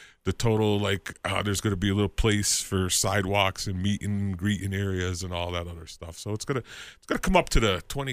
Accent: East Coast, United States; because I'm from East Coast.

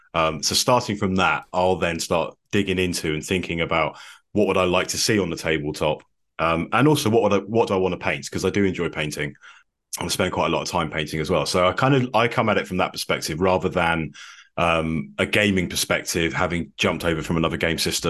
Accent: Portsmouth, South East England, United Kingdom; I was born in Portsmouth, grew up in Portsmouth.

